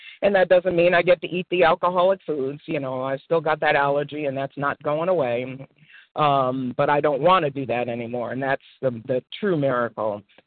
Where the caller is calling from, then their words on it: Connecticut, United States; I'm calling from Connecticut